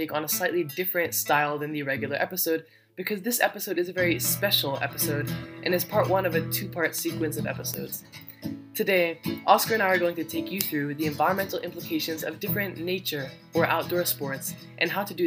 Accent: Vermont, United States; I mean, I'm from Vermont, so I should probably ski more often than that.

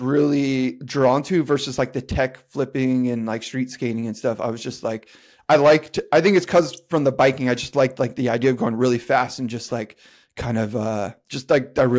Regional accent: San Diego, California, United States; So I was really lucky growing up in San Diego and seeing the skating that I got to see.

